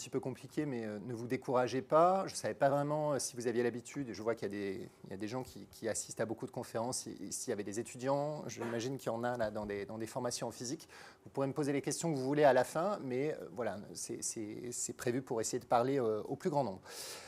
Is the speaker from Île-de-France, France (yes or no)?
no; Marseille, Provence-Alpes-Côte d'Azur, France; Effectivement, je viens de Marseille, j'y étais ce matin